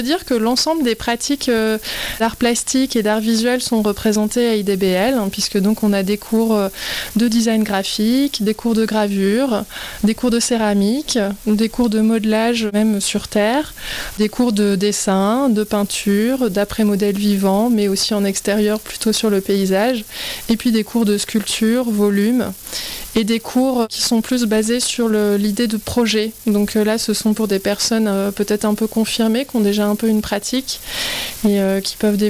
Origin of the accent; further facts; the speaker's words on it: Provence-Alpes-Côte d'Azur, France; j'ai grandi plutôt dans le Var, étant enfant et adolescente, donc je connais déjà quand même un peu la région.